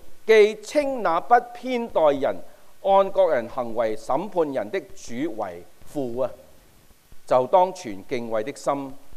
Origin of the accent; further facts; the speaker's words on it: China; 我们身为中国人，我们都属于外邦人